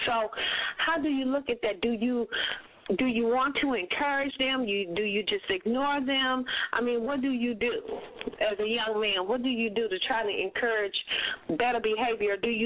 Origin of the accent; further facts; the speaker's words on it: West Coast, United States; I'm from the West Coast, so I know.